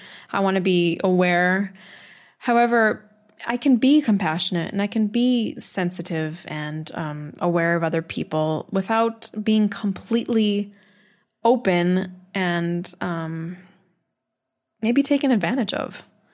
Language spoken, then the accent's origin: English; Midwest, United States; I grew up in the Midwest, you know, it's kind of meant to be seen and not heard, smile.